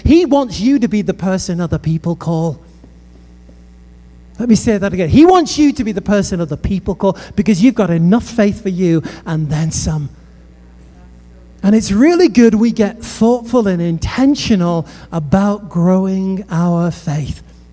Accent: United Kingdom; I'm British.

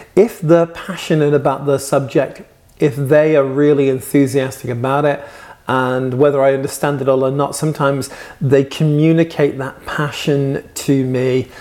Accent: Liverpool, North West England, United Kingdom; born there; I was born in Liverpool and otherwise known as the Promised Land. And, you know, the home

